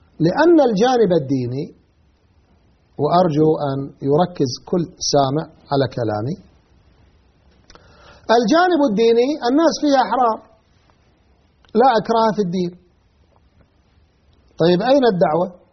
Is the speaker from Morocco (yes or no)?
no; Iraq; فأنا الآن كعراقي أتكلم، أنا عندي مشكلة كبيرة في البلد